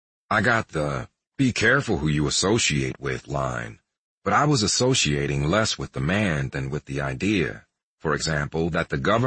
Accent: Houston, Texas, United States; Bernie's people saw me on television wearing his hat and knew I was from Houston, so they tracked down my dad's number

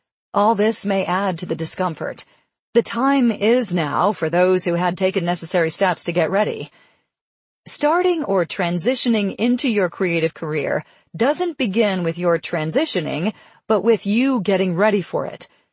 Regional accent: Poland; English is a second language; I was a news anchor at a local TV station in my hometown in Poland and was earning a nice salary.

